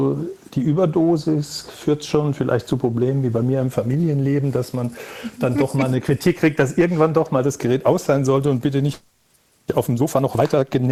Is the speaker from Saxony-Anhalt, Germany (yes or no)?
no; Walldorf, Baden-Württemberg, Germany; Ich stamme ja aus Walldorf, kenne mich da auch ein bisschen aus.